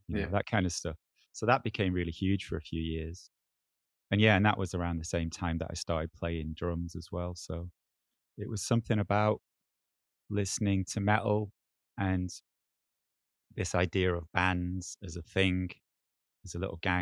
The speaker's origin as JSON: {"language": "English", "town": "Preston", "region": "North West England", "country": "United Kingdom", "tie": "born or raised there", "also_born_or_lived": "Chorley", "said": "I was born in Chorley down the road, but grew up in Preston, and I was there for 19 years. What can I tell you? It's just like one of those typical sort of northern ex-industrial towns, really. Famous for its cotton mills in the past."}